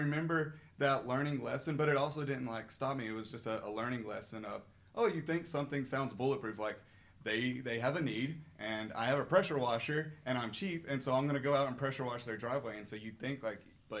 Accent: Owens Cross Roads, Alabama, United States; So I grew up in Owens Crossroads, Big Cove area

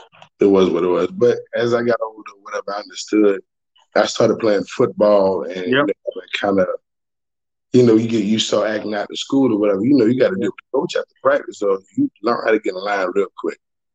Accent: Bowman, South Carolina, United States; Born and raised in Bowman. My mother, she's from Atlanta. They actually moved back. They moved to South Carolina back in the early 80s, like 81 or so.

